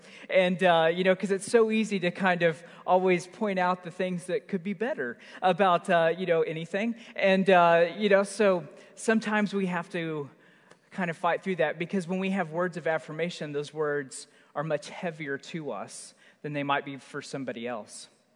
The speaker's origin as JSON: {"language": "English", "region": "Oklahoma", "country": "United States", "tie": "born or raised there", "said": "kind of growing up in Oklahoma, we would call it the swap meet."}